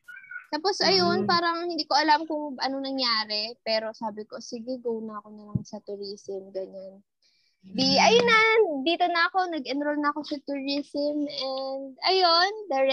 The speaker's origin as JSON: {"language": "Tagalog", "region": "Calabarzon", "country": "Philippines", "lives_now": "Manila, Philippines", "said": "Since province girl ako, from Laguna ako, tapos turn into city girl, Manila girl."}